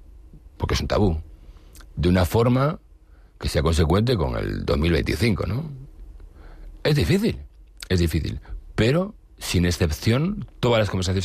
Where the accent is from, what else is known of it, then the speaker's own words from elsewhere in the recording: Galicia, Spain; Volví a mi tierra como el hijo pródigo, a Galicia.